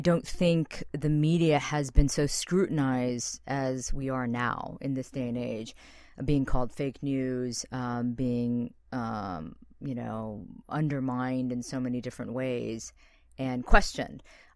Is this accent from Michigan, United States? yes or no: no; Ohio, United States; I grew up in the Midwest in Ohio in the 70s. And that was a time when obviously there weren't a lot of Asian Americans in the Midwest at all. And so for me, I had no identity as a Korean American.